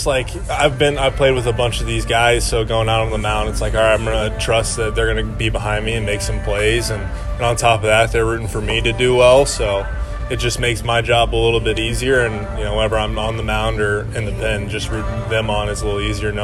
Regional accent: Texas, United States; I'm from Texas, so I'm used to the heat.

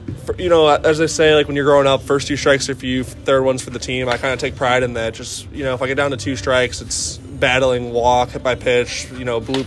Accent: Chicago, Illinois, United States; Yeah, I mean, I grew up in Chicago, so that's where I'm from.

